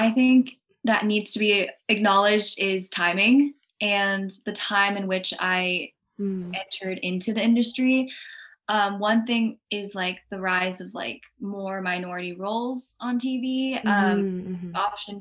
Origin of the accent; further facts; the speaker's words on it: Pittsburgh, Pennsylvania, United States; so I grew up in Pennsylvania. I'm from Pittsburgh.